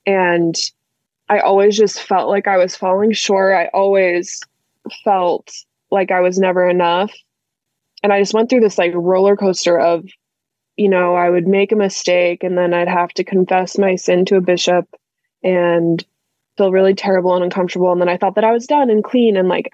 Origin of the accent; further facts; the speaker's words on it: Utah, United States; So I grew up in Utah, which is predominantly, it's very, very Mormon